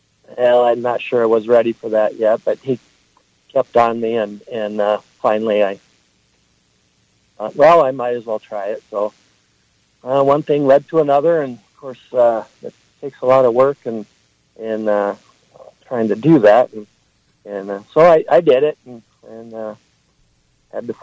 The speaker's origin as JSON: {"language": "English", "town": "Rock Falls", "region": "Illinois", "country": "United States", "tie": "born or raised there", "lives_now": "North Springs, United States", "said": "I grew up in Rock Falls, and I live in North Springs now."}